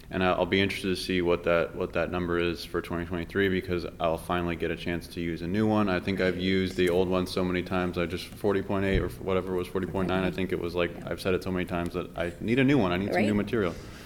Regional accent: Reno, Nevada, United States; I always say that being born and raised in Reno, I was definitely a child of the commercial industry

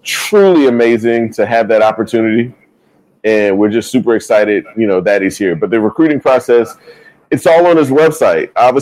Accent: Raleigh, North Carolina, United States; All right. So we're from Raleigh, North Carolina.

